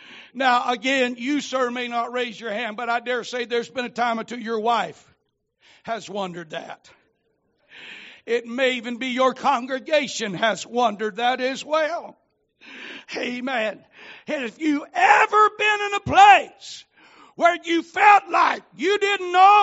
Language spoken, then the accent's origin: English; the South, United States; accent: southern; And sometime with my southern accent, it's just easier to say Milky Way bar and be done with it.